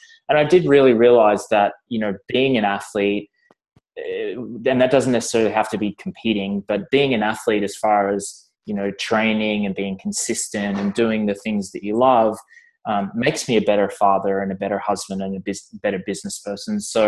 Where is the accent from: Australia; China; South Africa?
Australia; now in Vancouver, Canada; I grew up in Australia. I now live in Canada, in BC, in Vancouver, beautiful Vancouver.